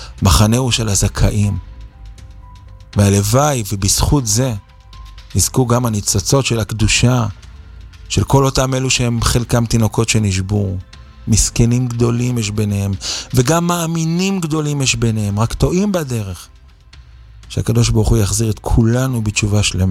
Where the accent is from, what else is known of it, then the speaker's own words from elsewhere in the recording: Netanya, Central District, Israel; אני גדלתי בנתניה, נולדתי, גדלתי בעיר הזו. היום היא נקראת עיר מעורבת, יש בה ברוך השם הרבה תורה, הרבה ציבור חרדי וגם הרבה שלא.